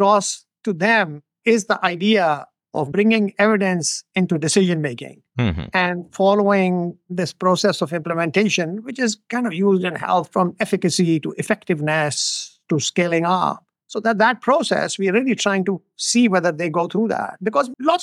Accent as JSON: {"language": "English", "country": "Pakistan", "said": "I come from Pakistan"}